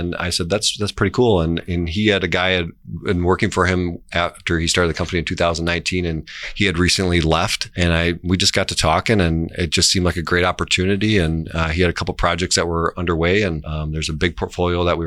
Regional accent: Land O'Lakes, Wisconsin, United States; I grew up in Land O'Lakes and she was from the UP.

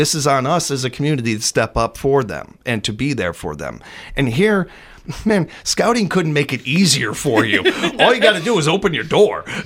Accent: Midwest, United States; We grew up in the Midwest. We don't ask for help. We run some dirt on it and we keep walking. That's what we do here in the Midwest.

